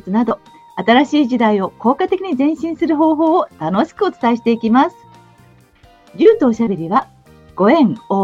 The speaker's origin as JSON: {"language": "Japanese", "town": "Kamakura", "region": "Kanagawa", "country": "Japan", "tie": "born or raised there", "said": "鎌倉の私の実家に行って"}